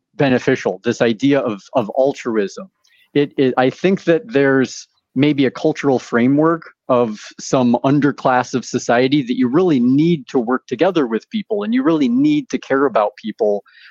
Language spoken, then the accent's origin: English; Alaska, United States; So growing up in Alaska in the forest and having this kind of inherent rebelliousness, I had to start hitchhiking across Canada as soon as I turned 18.